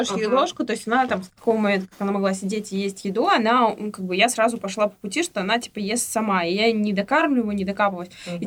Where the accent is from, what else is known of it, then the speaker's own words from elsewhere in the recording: Penza, Penza Oblast, Russia; После этого мы поедем в Пензу, в родной город, тоже к семье.